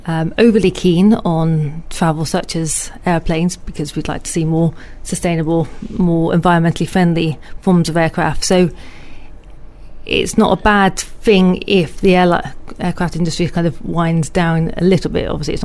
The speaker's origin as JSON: {"language": "English", "town": "Filton", "region": "South West England", "country": "United Kingdom", "tie": "born or raised there", "said": "I am from Bristol. I grew up in Filton."}